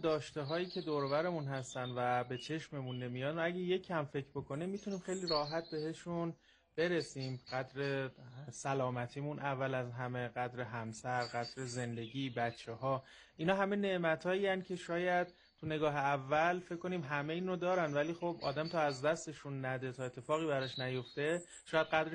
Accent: Shahrekord, Chaharmahal and Bakhtiari, Iran; من اهل شهر کردم.

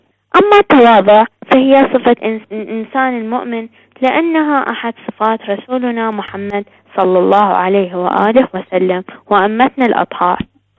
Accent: Iraq; من العراق.

